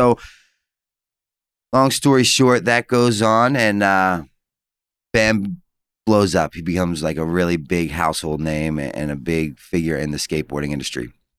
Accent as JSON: {"language": "English", "town": "Baltimore", "region": "Maryland", "country": "United States", "said": "I'm from Baltimore."}